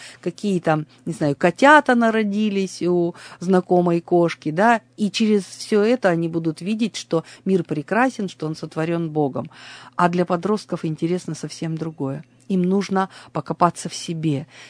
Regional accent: Yekaterinburg, Sverdlovsk Oblast, Russia; Я выросла на Плотинке с самого рождения, поэтому для меня это тоже особое место, где все детские игры прошли

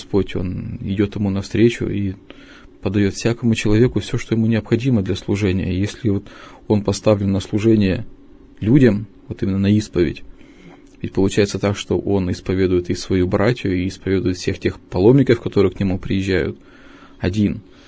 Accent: Russia; то есть мы как паломники из России в первую очередь направляемся всегда туда.

